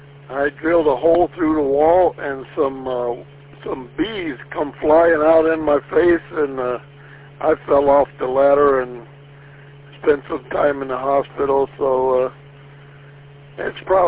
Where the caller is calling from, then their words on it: Lorain, Ohio, United States; in Lorain, Ohio.